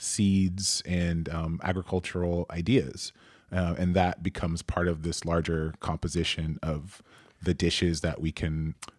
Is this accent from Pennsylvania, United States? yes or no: no; Atlanta, Georgia, United States; I'm from Atlanta, and the way that people talk about barbecue regionally in the South is also even a moving target.